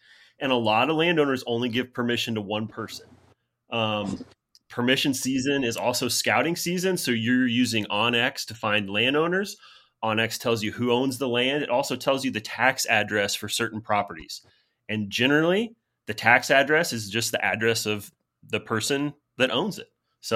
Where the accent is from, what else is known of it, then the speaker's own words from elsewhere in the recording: Nebraska, United States; so where I grew up hunting in Southeast Nebraska, it is 99.9% private land.